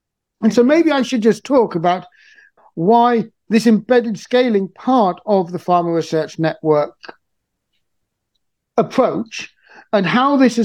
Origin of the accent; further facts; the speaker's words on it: Niger; I'll start in Niger, because I love Niger. I grew up in Niger.